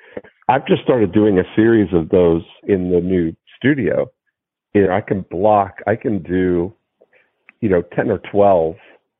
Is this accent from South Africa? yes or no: no; Toronto, Ontario, Canada; really looking at my growing up in Toronto, in the GTA, I look at that as the one and the same.